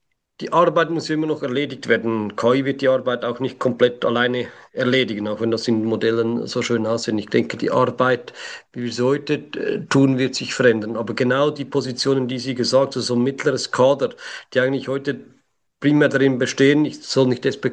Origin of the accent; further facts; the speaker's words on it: Switzerland; accent: Swiss; Sie hören es an meinem Akzent, ich bin Schweizer